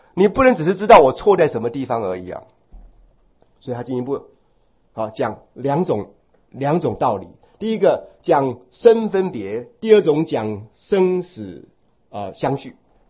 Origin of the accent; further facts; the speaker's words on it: Taiwan; 我们台湾人，你们知道这个意思哈？